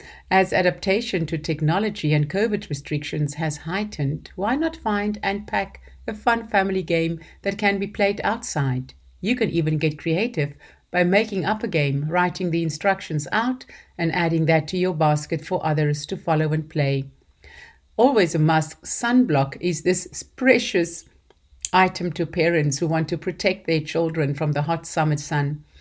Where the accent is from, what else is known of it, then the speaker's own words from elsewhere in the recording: South Africa; As a South African, one of the moments of chaos we often face is last-minute load shedding.